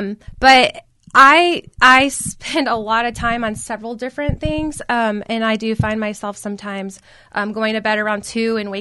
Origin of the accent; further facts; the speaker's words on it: Naples, Florida, United States; now in Orlando, United States; And I started in my hometown, Naples.